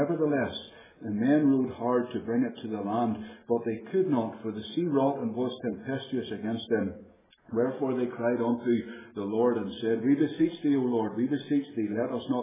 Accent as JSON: {"language": "English", "country": "Ireland", "moved": "yes", "said": "You have to remember that I'm originally from Ireland, and in Ireland they sing from the Gospel hymn book"}